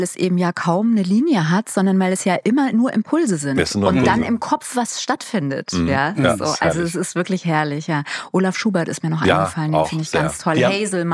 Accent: Limburg, Hesse, Germany; Ich bin ja aufgewachsen in Limburg, was eine sehr kleine Stadt ist. Damals hieß das Kleinstadt, heute würde ich fast sagen Dorf. Also wir wohnten auch da am Waldesrand.

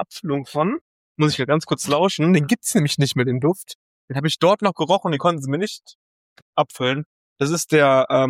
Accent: Lithuania; now in Germany; im August war ich in meiner Heimat in Litauen

